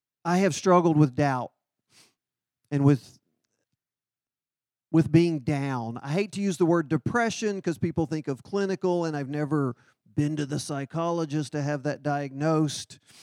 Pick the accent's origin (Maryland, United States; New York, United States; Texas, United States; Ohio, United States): Texas, United States; gosh, I'm a Texan. And that's not the way we do things.